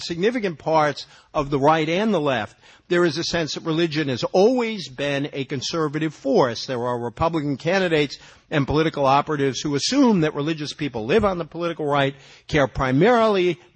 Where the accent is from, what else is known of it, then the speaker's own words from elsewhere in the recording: Fall River, Massachusetts, United States; worked at a storefront library in my hometown of Fall River, Massachusetts